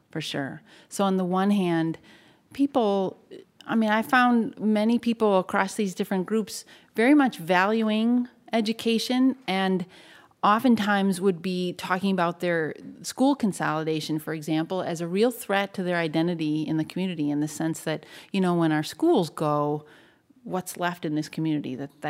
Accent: Wisconsin, United States; Wisconsinite. I thought of myself as a small town Wisconsin person. I learned pretty quickly that my hometown, 7,000 people, now 9,000 or 10,000, is not small town Wisconsin, right?

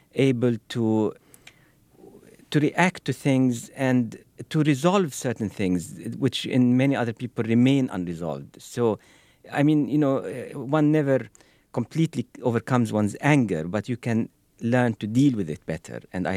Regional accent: Ramallah, West Bank, Palestine; I was born after the 1948 Nakba, the catastrophe, as we Palestinians call it. And I was born in Ramallah, which my parents came to simply because they had a summer house in Ramallah. Their home was in Jaffa, and they were forced out.

